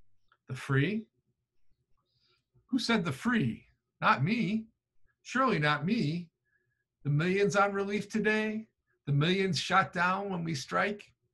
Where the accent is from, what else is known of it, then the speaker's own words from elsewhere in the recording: Buffalo, New York, United States; I'm from Buffalo and I know that man.